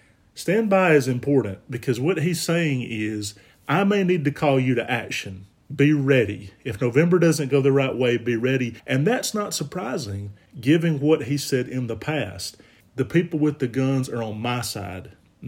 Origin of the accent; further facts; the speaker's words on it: Alabama, United States; Growing up in Alabama, a lot of people, after 9/11, you would see them be like, talking about like Al-Qaeda was going to come blow up the Abrable-Boaz game